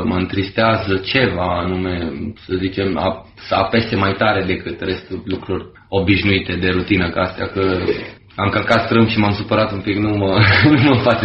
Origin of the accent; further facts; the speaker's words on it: Vulcan, Hunedoara County, Romania; also born or lived in Deva; Eu sunt din Vulcan, by the way, și cam de acolo am plecat împreună cu familia, de am ajuns la Deva, tata cu serviciu și mama mea apoi angajându-se și ea tot aici.